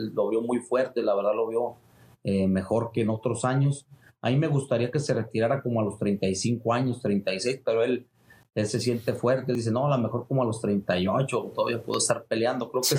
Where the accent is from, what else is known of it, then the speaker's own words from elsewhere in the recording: Mexico; hay que estar investigando los mejores boxeadores que hemos tenido por uno como mexicano